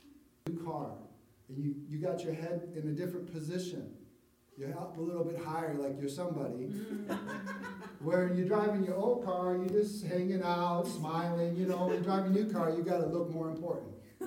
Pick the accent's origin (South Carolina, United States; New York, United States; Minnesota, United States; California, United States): Minnesota, United States; And I was from Minnesota, so we talked some about the Vikings